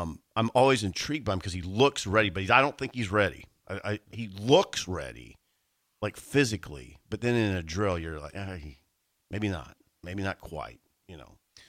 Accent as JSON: {"language": "English", "town": "Columbus", "region": "Ohio", "country": "United States", "said": "Yeah, I was from Columbus."}